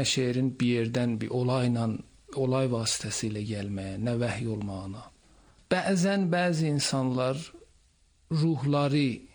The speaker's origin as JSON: {"language": "Azerbaijani", "town": "Ardabil", "region": "Ardabil Province", "country": "Iran", "tie": "born or raised there", "said": "Mən 1366 günəş ilində qış çağı bayrama 20 gün qalan Ərdəbildə anadan olmuşam."}